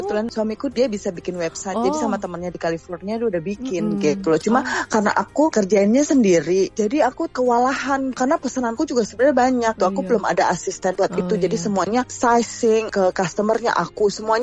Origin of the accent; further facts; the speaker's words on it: Indonesia; Aku dari Indonesia